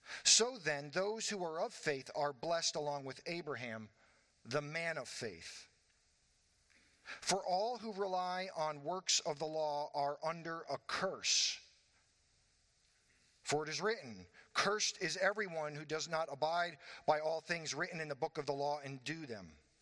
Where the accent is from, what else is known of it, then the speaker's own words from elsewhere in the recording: Florida, United States; Growing up in Florida, you know, I was a couple miles from the beach.